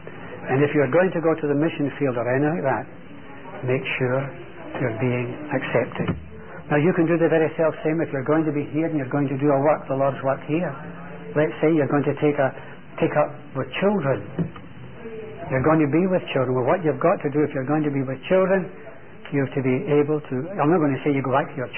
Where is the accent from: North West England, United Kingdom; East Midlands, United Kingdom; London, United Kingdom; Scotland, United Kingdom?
Scotland, United Kingdom; He came from Australia. I came from Scotland.